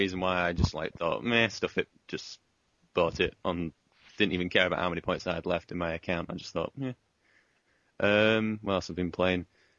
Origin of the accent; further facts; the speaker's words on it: United Kingdom; It's because I'm British, you see. British. I said beta.